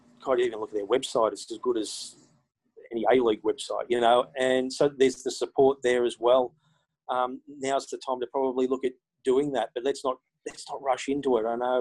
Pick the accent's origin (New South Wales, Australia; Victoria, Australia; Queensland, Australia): New South Wales, Australia; Newcastle; Because, I mean, I'm from Newcastle and it's such a massive sport up in the Hunter.